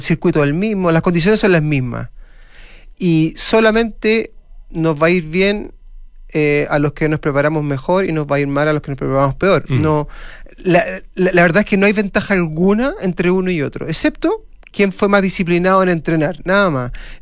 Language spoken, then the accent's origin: Spanish; Santiago, Santiago Metropolitan Region, Chile; los que somos santiaguinos tenemos condiciones muy favorables para hacer deporte